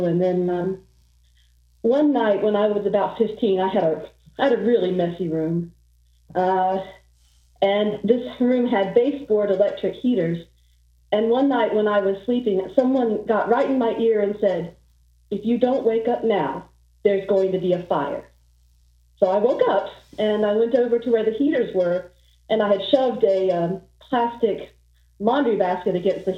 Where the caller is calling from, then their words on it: Georgia, United States; from Northwest Georgia.